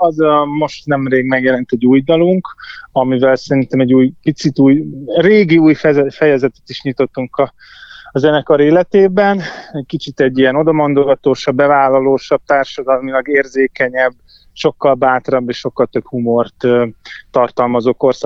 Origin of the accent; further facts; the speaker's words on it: Budapest, Hungary; én egy tőzsgyökeres budapesti gyerek vagyok, és 38 éve ebben a városban élek